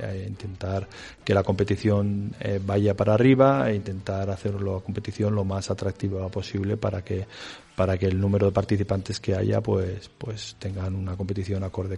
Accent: Villava, Navarre, Spain; yo soy navarro de Villava, del Betionac

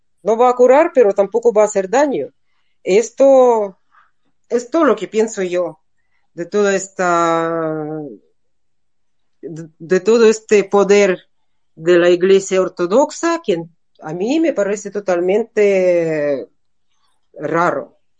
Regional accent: Russia; Spanish is a second language; pero yo puedo decir, como persona rusa, que nunca en la vida me creeré que Yuri Gagarin fuera creyente.

